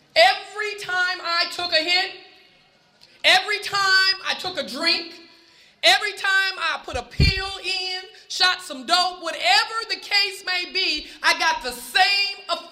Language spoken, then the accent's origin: English; Durant, Mississippi, United States; born there; And I was born in 1955 in Durant, Mississippi, to a black mother and a white father.